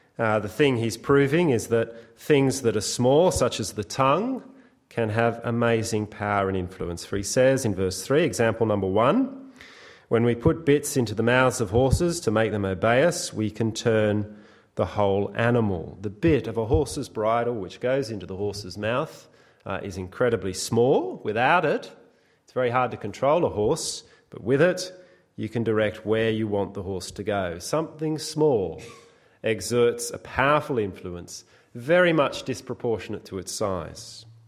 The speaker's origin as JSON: {"language": "English", "country": "Australia", "tie": "born or raised there", "said": "Growing up in Australia, summer bushfires were a fairly regular occurrence."}